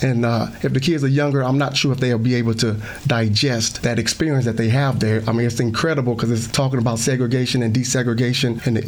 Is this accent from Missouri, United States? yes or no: yes; Kansas City, Missouri, United States; also born or lived in St. Louis, Missouri; I was born right here in St. Louis, Missouri. We moved here to Kansas City, and the Kansas City School District is where I come from.